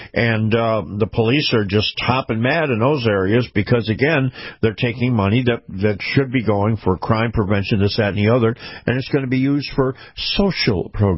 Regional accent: Florida, United States; But all the absentee ballots in my home state of Florida, everything was counted election day.

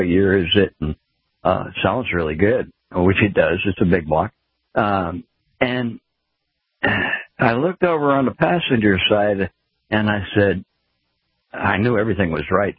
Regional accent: New Hampshire, United States; now in Texarkana, United States; And I had an experience here in Texarkana. I'm from New Hampshire, originally.

